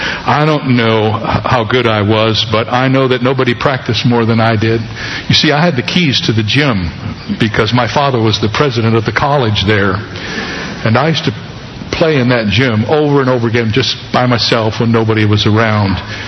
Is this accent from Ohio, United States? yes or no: yes; Cedarville, Ohio, United States; As most of you know, I grew up in Ohio, in a rural area called Cedarville, located between Dayton and Columbus.